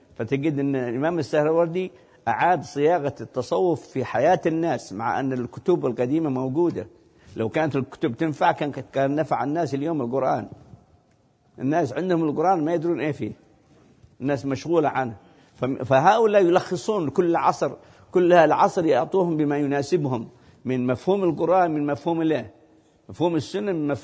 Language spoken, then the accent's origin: Arabic; Hadhramaut, Yemen; عندنا في حضرموت